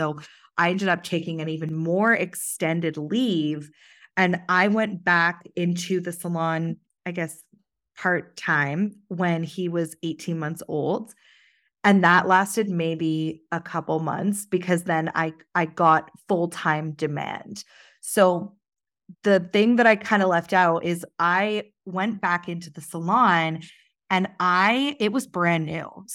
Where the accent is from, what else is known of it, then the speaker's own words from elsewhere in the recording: Sheffield, Yorkshire and the Humber, United Kingdom; born there; I was born in Sheffield in England, and I was literally in the salon when I was 2 weeks old.